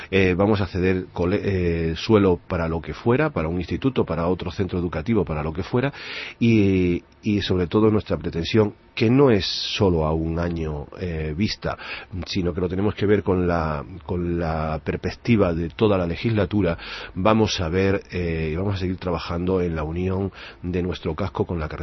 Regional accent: Extremadura, Spain; Yo procedo de Extremadura y allí también se come cabrito a caldereta, ¿no?

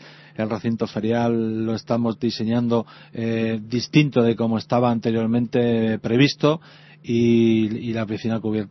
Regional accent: Humanes, Community of Madrid, Spain; las pasamos en Humanes, que es mi pueblo, como bien sabéis, es donde he nacido, donde vivo, donde se están criando mis hijos y donde estoy muy feliz de ser el alcalde.

